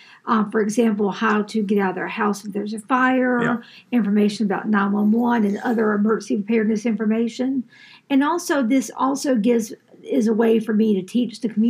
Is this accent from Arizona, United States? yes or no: no; Clemson, South Carolina, United States; I am from Clemson, South Carolina.